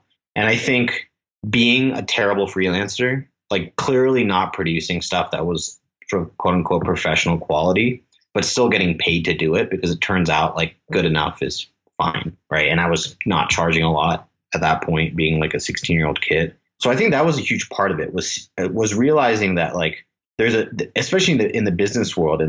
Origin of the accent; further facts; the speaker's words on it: Singapore; you know, I grew up in Singapore, like not a very risk-friendly place.